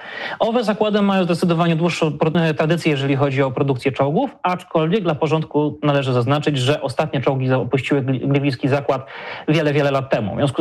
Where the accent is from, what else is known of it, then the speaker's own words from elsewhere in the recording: Warsaw, Masovian Voivodeship, Poland; Ja jako warszawiak pozdrawiam zresztą z miasta stołecznego.